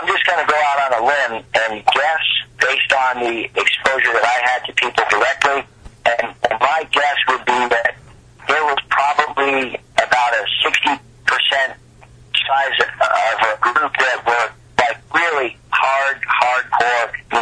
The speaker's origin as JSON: {"language": "English", "region": "Massachusetts", "country": "United States", "said": "I'm there from Massachusetts."}